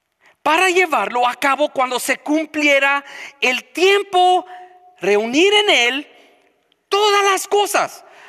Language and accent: Spanish; California, United States; now in Minnesota, United States; Oh, yo soy del sur de California. Pobrecito de ti que vives ahora en Minnesota.